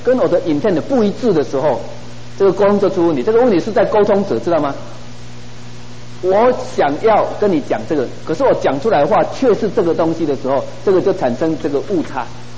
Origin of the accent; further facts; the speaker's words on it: Taiwan; now in United States; 我是台湾长大的，所以到美国讲英文的时候，最大的困难是每一个音节都对，可是重音都念不对。